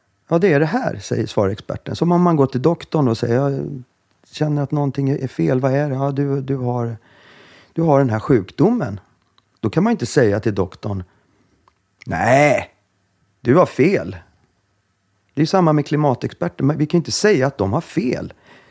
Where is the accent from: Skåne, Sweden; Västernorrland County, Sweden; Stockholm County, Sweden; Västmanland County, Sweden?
Stockholm County, Sweden; Stockholm; Alltså Östersjön, vårat hav, som stockholmare här